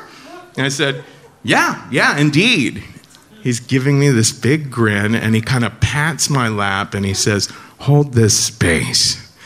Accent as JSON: {"language": "English", "town": "Cincinnati", "region": "Ohio", "country": "United States"}